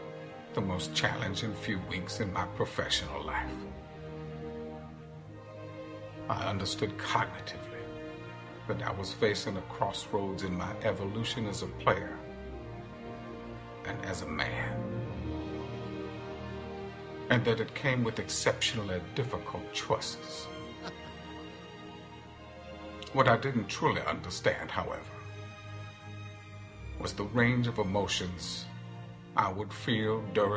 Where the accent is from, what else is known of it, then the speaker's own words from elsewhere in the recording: Oklahoma City, Oklahoma, United States; also born or lived in Washington, D.C.; I'm from Washington, D.C. originally. But Oklahoma City truly raised me. It taught me so much about family, as well as what it means to be a man.